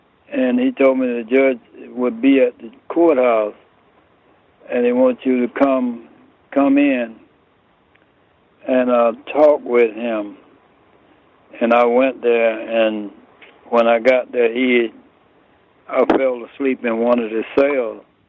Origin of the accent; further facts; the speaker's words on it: Dade City, Florida, United States; I'm from Dade City, Florida, and I went to Dozier.